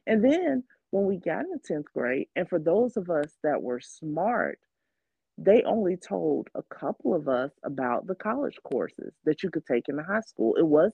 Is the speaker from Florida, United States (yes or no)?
yes; Florida, United States; now in Tennessee, United States; I'm not from, you know, Tennessee originally. I'm from Florida.